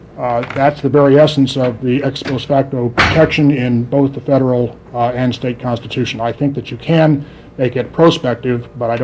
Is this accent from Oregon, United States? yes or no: yes; Eugene, Oregon, United States; I'm from Eugene.